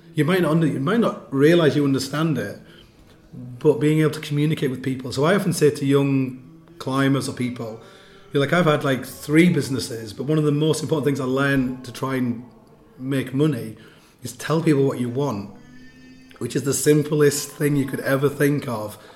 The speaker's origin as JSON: {"language": "English", "region": "England", "country": "United Kingdom", "said": "I'm like, I'm from England."}